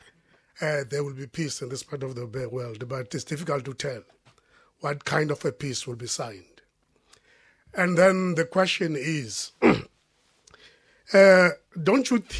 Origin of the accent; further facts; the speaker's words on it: South Africa; I'm from South Africa.